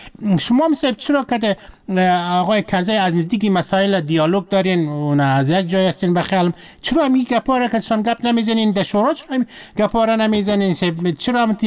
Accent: Afghanistan; ما شما افغان هستیم

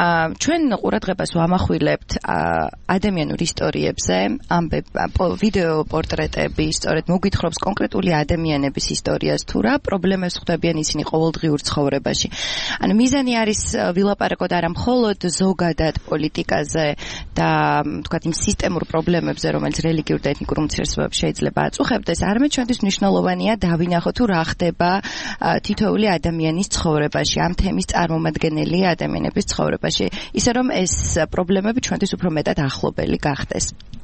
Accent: Adjara, Georgia; დაიბადე და გავიზარდე მაღალმთიანაჭალაში, სასწავლებლად წავედი მე ცხოვრებაში, იქ დავამთავრე ბაკალავრიატი. ჩამოვედი ერთი წელია.

